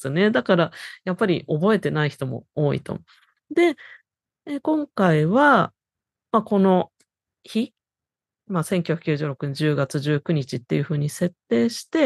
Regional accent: Hong Kong; 私も香港から来ていながら、本当にそういうふうに感じたものだったんですけれども

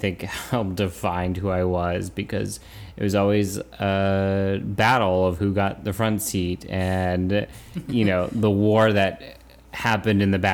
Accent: San Diego, California, United States; born there; So back in 1986, I was born in San Diego, California. I was a Navy baby.

